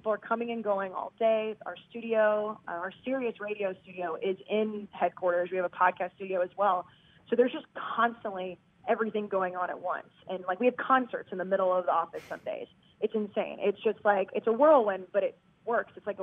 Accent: Texas, United States; Some people still didn't like me because I was from Texas, but like I said, I've fallen in love with Boston.

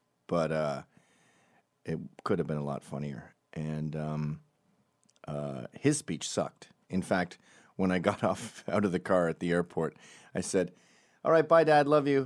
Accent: Scotland, United Kingdom; I'm Scottish, dude.

